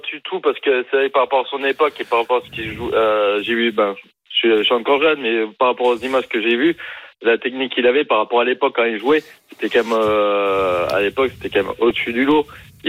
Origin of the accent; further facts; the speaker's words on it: Auvergne-Rhône-Alpes, France; Je viens d'à côté de Saint-Étienne, pas très loin